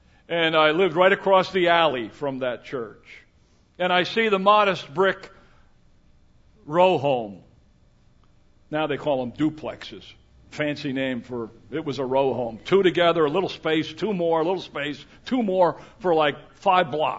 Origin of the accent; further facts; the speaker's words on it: Emmaus, Pennsylvania, United States; Whenever I return to my hometown of Emmaus, I am reminded about such endings.